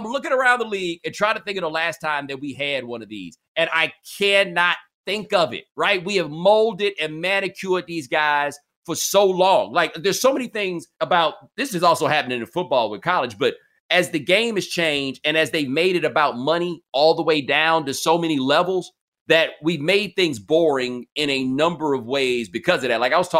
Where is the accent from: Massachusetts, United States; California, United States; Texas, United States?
Texas, United States; Houston; That fool said, and I'm from Houston, so I don't mean fool like he a fool.